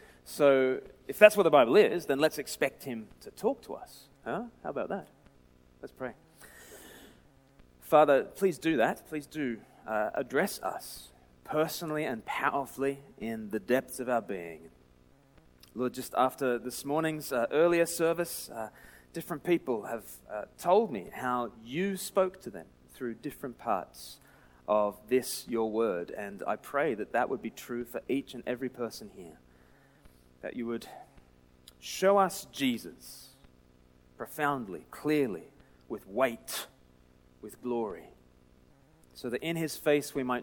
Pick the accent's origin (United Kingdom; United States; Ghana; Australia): Australia; I am from Australia, as has been said, but I don't sound like it. I sound like a pom to all the Australians, and I sound like a convict to all the English